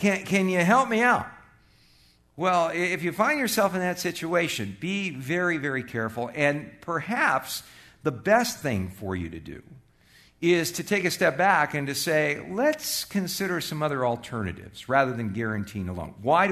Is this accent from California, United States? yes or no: yes; California, United States; moved away as an adult; now in Arizona, United States; when I came here from California in 1978, as an out-of-state student at the U